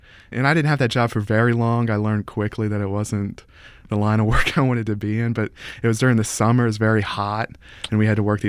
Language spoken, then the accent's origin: English; Folsom, Louisiana, United States; I grew up in a place very similar to the places I write about. I grew up in Folsom, which is not far from Sun and Bogalusa.